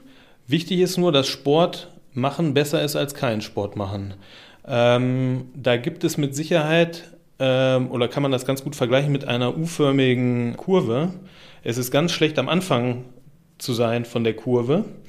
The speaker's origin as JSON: {"language": "German", "town": "Oberhausen", "region": "North Rhine-Westphalia", "country": "Germany", "tie": "born there", "lives_now": "Münster, Germany", "said": "Ich bin 34 Jahre alt, ein gebürtiger Oberhausener, bin zum Studium 2009 nach Münster gekommen und bin hängen geblieben in Münster"}